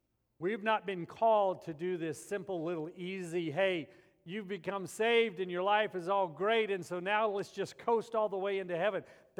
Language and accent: English; Albuquerque, New Mexico, United States; I grew up in Albuquerque, at the base of the Sandia Mountains, and we did that all the time as kids.